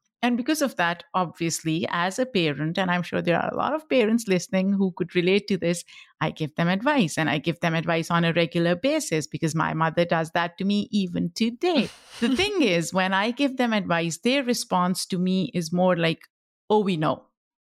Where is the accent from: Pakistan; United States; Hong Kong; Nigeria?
Pakistan; first language Pashto; English is a second language; We speak Pashto, which is my mother tongue. And then we speak Urdu, which is another language spoken in Pakistan.